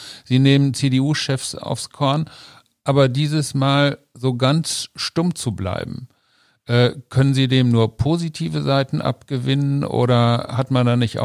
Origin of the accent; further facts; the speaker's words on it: North Rhine-Westphalia, Germany; Ich bin in Ostwestfalen aufgewachsen